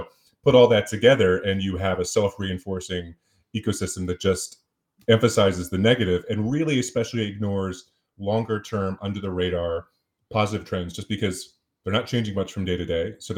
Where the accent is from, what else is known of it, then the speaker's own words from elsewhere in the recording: Philadelphia, Pennsylvania, United States; I'm from Philadelphia, and so I'm a big Philadelphia Eagles fan.